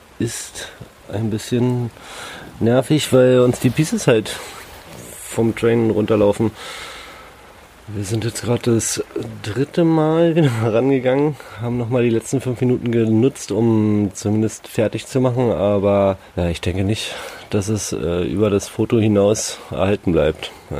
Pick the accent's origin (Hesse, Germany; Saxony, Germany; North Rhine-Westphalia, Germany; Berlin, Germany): Berlin, Germany; ich bin halt in Berlin groß geworden, ne? Da, ja, das ist eine Metropole wie alle großen Städte.